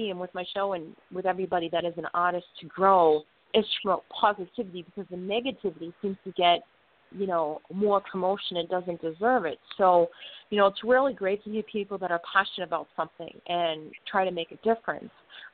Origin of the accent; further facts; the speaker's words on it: Boston, Massachusetts, United States; now in Maine, United States; I confuse everybody because I'm originally from Boston. Like, no, you're not. No, I live in Maine.